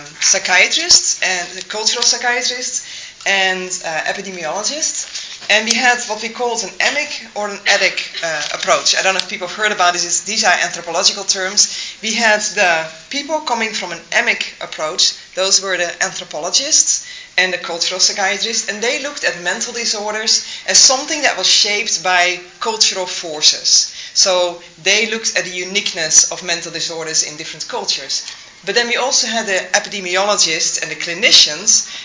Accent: Netherlands; I'm originally from the Netherlands.

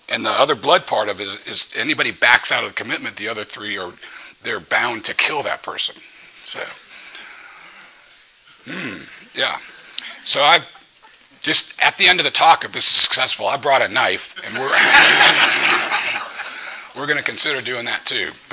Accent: New Orleans, Louisiana, United States; I was an idiot when I was growing up in New Orleans, and very Catholic town, New Orleans, from a very culturally Catholic family.

